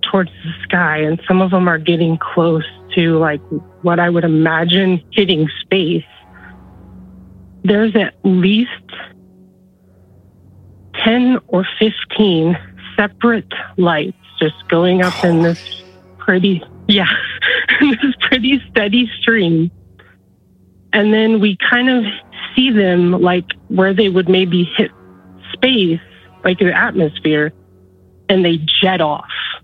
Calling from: Nebraska, United States; I live in central Nebraska.

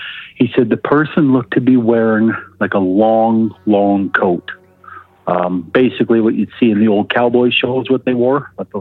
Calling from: Alberta, Canada; calling from Alberta.

